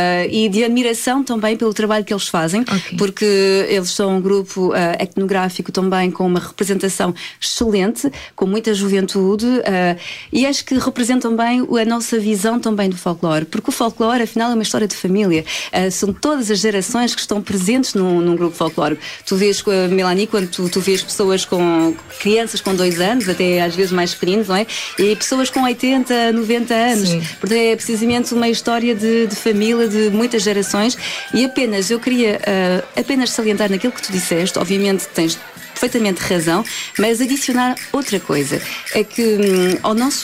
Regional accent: Paris, Île-de-France, France; Eu nasci em Paris, sou francesa, mas também sou portuguesa e nunca neguei nenhuma das minhas culturas

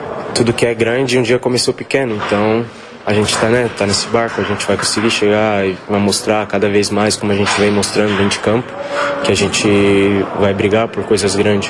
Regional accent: Brazil; Sou brasileira, mãe brasileira.

